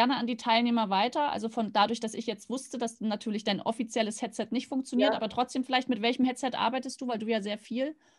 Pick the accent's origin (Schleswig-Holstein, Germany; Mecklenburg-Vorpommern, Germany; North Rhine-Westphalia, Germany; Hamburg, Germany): Mecklenburg-Vorpommern, Germany; Rostock; Ich bin ja ein echter Fischkopf, ein Nordlicht und ich liebe die Ostsee. Bin ja in Rostock geboren, habe dort geheiratet und studiert, also Ostsee.